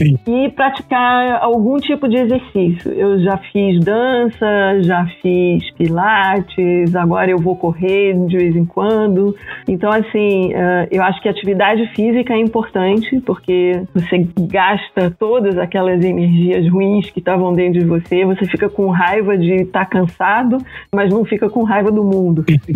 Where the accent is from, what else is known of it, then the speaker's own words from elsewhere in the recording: Rio de Janeiro, Brazil; born there; Rio de Janeiro.